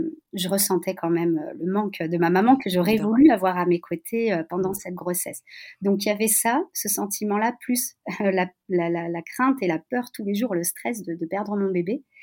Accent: France; born there; je suis née en France

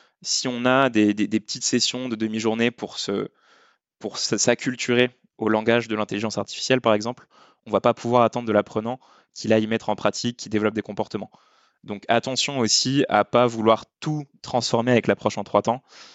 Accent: France; accent: French; Je vous épargne mon accent français parce que c'est un ouvrage anglais

